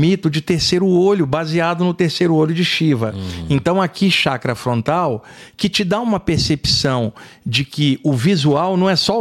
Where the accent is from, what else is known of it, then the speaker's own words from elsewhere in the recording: Rio de Janeiro, Brazil; now in São Paulo, Brazil; lá no Rio de Janeiro, onde eu cresci, isso é chamado seca pimenteira. Aqui em São Paulo é dedo cinza.